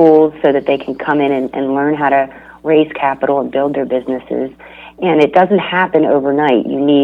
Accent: Boston, Massachusetts, United States; I'm in here from Boston for the week

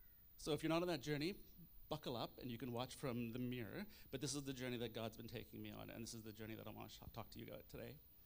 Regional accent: Canada; I am a Canadian.

